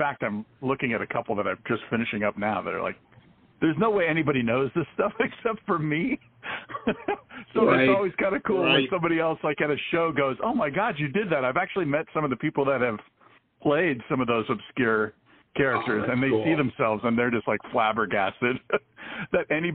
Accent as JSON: {"language": "English", "town": "Irvine", "region": "California", "country": "United States", "tie": "born or raised there", "lives_now": "Costa Mesa, United States", "said": "I'm in Costa Mesa, California. I grew up in Irvine when it was all orange groves and nothing pretty much out there."}